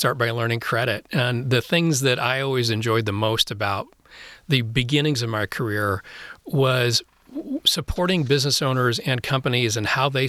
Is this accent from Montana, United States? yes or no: no; DeWitt, Michigan, United States; also born or lived in Lansing; So I grew up in Lansing at first, and then we moved to DeWitt, when I started fifth grade in DeWitt. Ironically, we moved to the same road where my dad grew up as well.